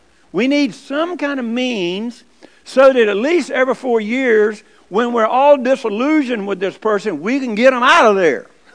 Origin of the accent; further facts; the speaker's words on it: Georgia, United States; He was from Georgia. I'm from Georgia.